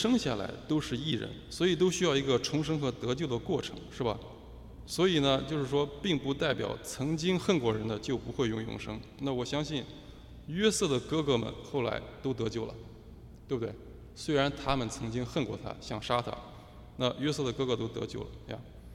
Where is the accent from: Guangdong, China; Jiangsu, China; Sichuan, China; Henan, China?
Henan, China; Luoyang; 那我的家乡呢有一处坟墓，我的家乡当然它这个是古都，所以有很多坟墓了，是吧？